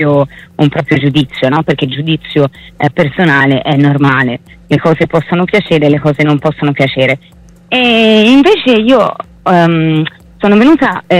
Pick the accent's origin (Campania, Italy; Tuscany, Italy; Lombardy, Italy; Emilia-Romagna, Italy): Tuscany, Italy; intanto sono toscana, ho un accento un po' particolare, però spero mi si possa capire.